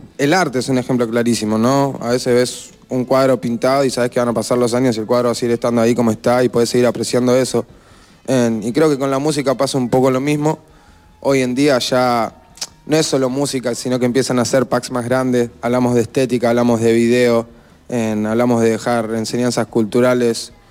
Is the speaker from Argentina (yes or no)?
yes; Argentina; ¿De dónde vengo yo? Yo vengo de Argentina, un país hermoso, que tiene una cultura general hermosa, un choque de culturas.